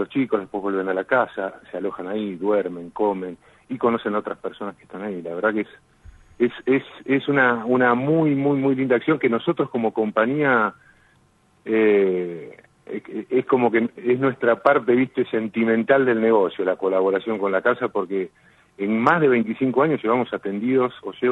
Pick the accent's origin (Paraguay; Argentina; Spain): Argentina; como ciudadanos argentinos